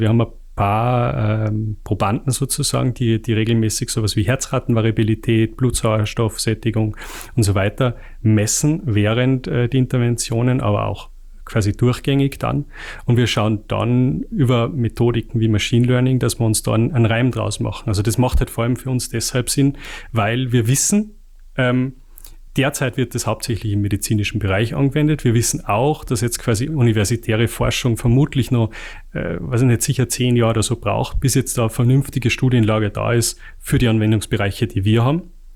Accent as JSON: {"language": "German", "region": "Salzburg", "country": "Austria", "said": "also bei uns, ich komme aus dem Pinzgau, da sagt man, hilft's nichts, schadet's nichts."}